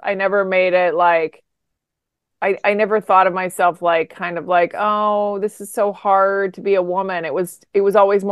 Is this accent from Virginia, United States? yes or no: yes; Virginia, United States; now in New York, United States; I grew up in Virginia and I just wanted to leave Virginia and I loved New York.